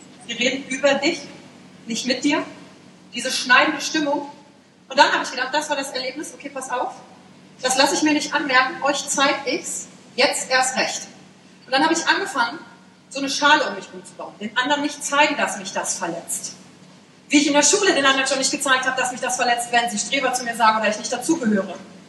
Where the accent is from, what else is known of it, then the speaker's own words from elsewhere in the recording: Wülfrath, North Rhine-Westphalia, Germany; born there; Ich bin geboren in Wülfrath. Kennt das jemand? Ach, geil. Es liegt bei Mettmann, bei Wuppertal, bei Düsseldorf.